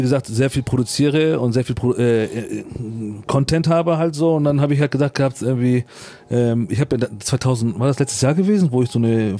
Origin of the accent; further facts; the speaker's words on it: Turkey; Bin Türke